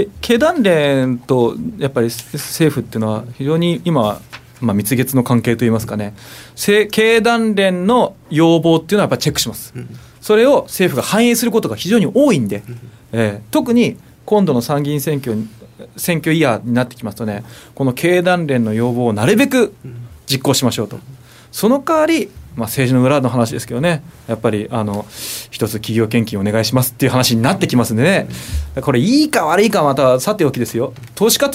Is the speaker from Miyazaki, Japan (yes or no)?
no; Asahikawa, Hokkaido, Japan; 私のふるさと北海道旭川空港